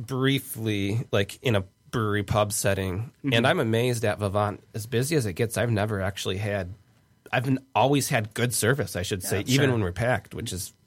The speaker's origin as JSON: {"language": "English", "town": "Grand Rapids", "region": "Michigan", "country": "United States", "said": "I am originally from the Grand Rapids area, yeah."}